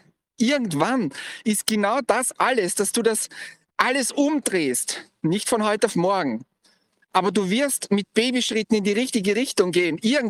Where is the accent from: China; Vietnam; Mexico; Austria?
Austria; Vienna; born there; Ich bin ja ein geborener Wiener und ich habe Wien besucht.